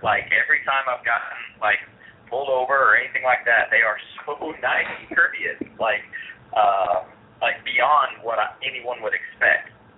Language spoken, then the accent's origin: English; Pasadena, Texas, United States; now in Baytown, United States; Well, to be honest with you, I'm not really from Baytown. I'm living there now, but I grew up in Pasadena, Fort Houston area.